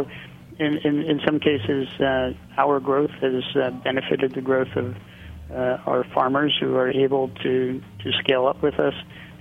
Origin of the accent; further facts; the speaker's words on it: Pennsylvania, United States; We're certainly looking, and I'm from Pennsylvania, so it would be like coming back home.